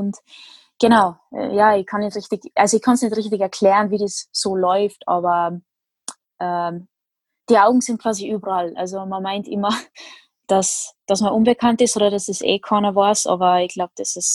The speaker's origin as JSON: {"language": "German", "country": "Netherlands", "lives_now": "Austria", "said": "bin ich Holländerin, aber ich wohne in Österreich, also so richtig, richtig holländisch fühle ich mich jetzt nicht, von dem her, aber in Österreich bin ich immer die Ausländerin, aber mein Name ist Tschechisch, aber Tschechisch bin ich jetzt auch nicht unbedingt, weil ich dort nie gelebt habe"}